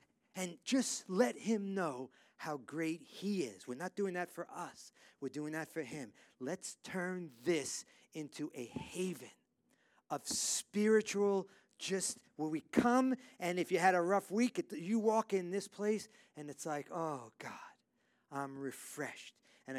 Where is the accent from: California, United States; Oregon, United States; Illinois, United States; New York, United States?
New York, United States; New York City; By the way, the reason I'm afraid, I grew up in New York City, and it's a different animal than it is here.